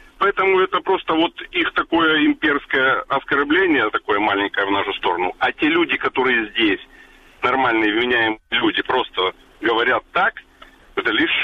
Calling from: Kharkiv, Kharkiv Oblast, Ukraine; Добрый вечер. Я из Харькова.

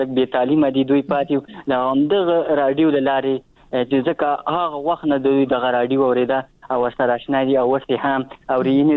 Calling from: Achin, Nangarhar, Afghanistan; در سره تماس کیم د ننګرهار ولایت اچینو لسوالینه

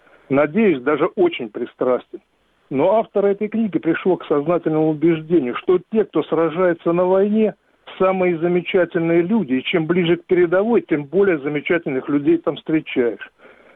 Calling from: Donbas, Ukraine; Донбасс, Украина, 60 лет.

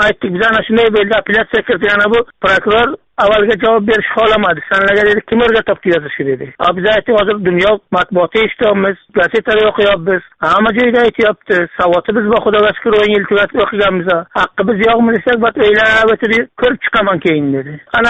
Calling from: Russia; Rossiyaga ishlashga, pul ishlashga keldik. Hozir Rossiyadan qo'ng'iroq qilyapman sizga.

